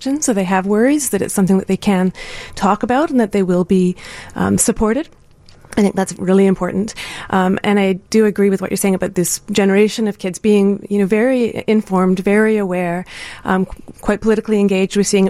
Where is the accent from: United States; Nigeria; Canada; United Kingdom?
Canada; I'm from Canada, so I don't exactly know what the structures are in Illinois